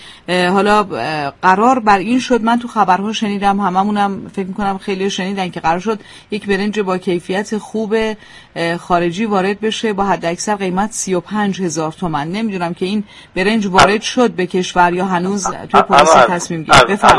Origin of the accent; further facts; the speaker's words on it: Iran; من هم به عنوان یک ایرانی